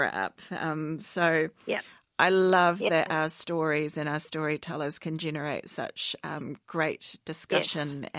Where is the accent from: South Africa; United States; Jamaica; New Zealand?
New Zealand; because I was a little bit lost in what it meant to be a New Zealander.